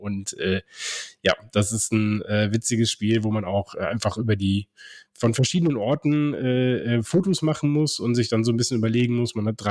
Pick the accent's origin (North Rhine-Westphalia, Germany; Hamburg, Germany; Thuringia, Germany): North Rhine-Westphalia, Germany; Cologne; ganz, ganz liebe Grüße in meine Heimat, ins die schönste Stadt Deutschlands, ins wunderschöne Köln.